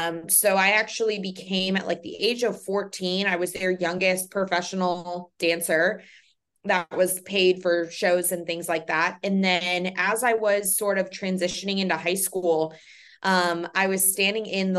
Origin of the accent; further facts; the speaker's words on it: Orlando, Florida, United States; So I grew up here in Orlando, and I was a ballet dancer